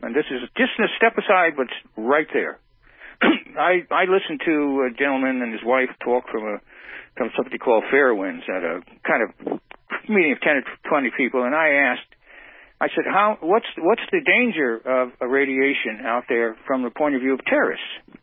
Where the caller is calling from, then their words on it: Hamilton, California, United States; I'm calling from the San Francisco Bay Area, actually a place called Hamilton in North San Francisco.